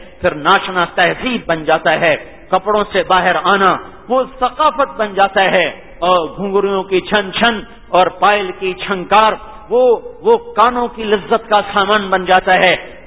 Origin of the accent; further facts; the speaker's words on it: Punjab, Pakistan; خانوال میرا ضلع ہے, اس کے قریب میرا گاؤں ہے